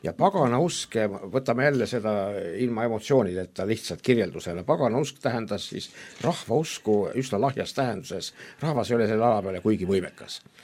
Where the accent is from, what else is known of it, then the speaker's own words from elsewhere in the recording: Türi, Järva County, Estonia; ise ma olen Türilt. Mina Türilt ei mäleta, et oleks nii palju küünlaid